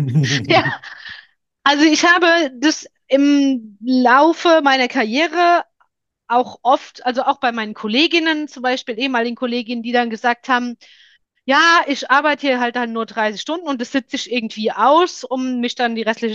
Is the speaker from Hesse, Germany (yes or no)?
yes; Langenselbold, Hesse, Germany; Dann sind wir in Selwold, meine Heimatstadt ja